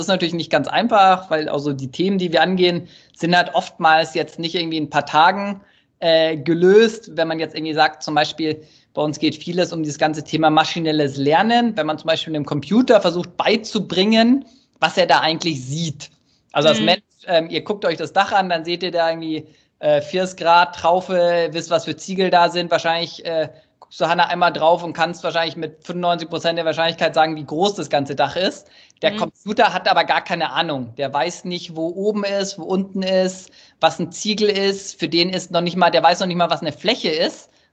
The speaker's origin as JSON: {"language": "German", "town": "Munich", "region": "Bavaria", "country": "Germany", "said": "so wo ich herkomme, so aus München"}